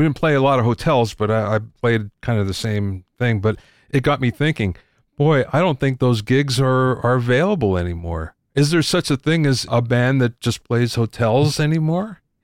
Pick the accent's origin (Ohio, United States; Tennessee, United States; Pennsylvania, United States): Pennsylvania, United States; I grew up in Pennsylvania, and I'm Polish, so polka is kind of my middle name.